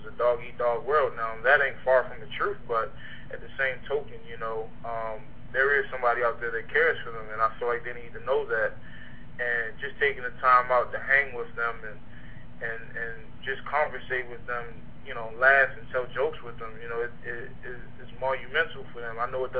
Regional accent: Baltimore, Maryland, United States; Well, growing up where I did, I grew up in West Baltimore

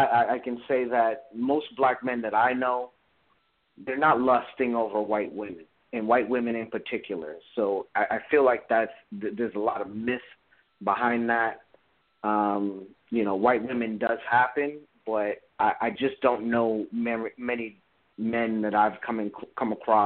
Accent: Los Angeles, California, United States; also born or lived in Boston; I am from America, born in Boston, raised in Los Angeles.

